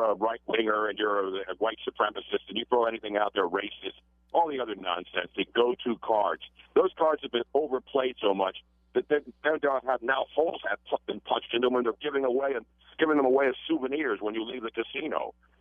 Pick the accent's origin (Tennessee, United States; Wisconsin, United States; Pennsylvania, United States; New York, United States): Pennsylvania, United States; Philadelphia; which I love and it will always be my hometown